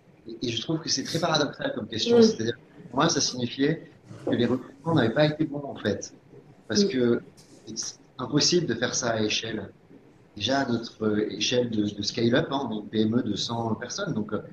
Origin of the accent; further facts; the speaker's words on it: France; Ben non, en fait, moi, je suis français aussi.